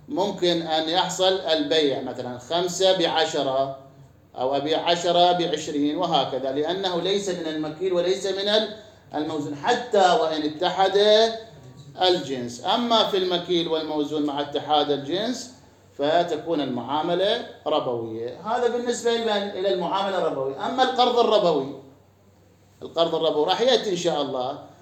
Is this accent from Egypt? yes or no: no; Iraq; عندنا في العراق